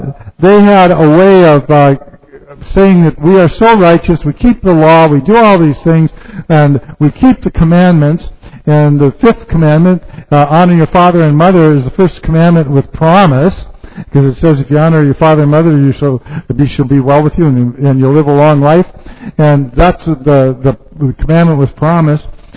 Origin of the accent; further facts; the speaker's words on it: North Dakota, United States; I know some people from my hometown, they would literally make a route all over eastern North Dakota playing all the bingo parlors